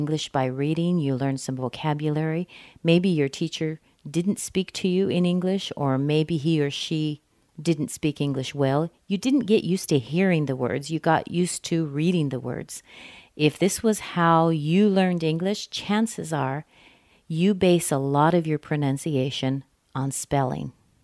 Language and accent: English; Western United States, United States; accent: Western United States; I pretty much have a California accent, but I didn't grow up here. So I've picked up my accent in all the different places that I've lived in my life, but basically, it's Western United States.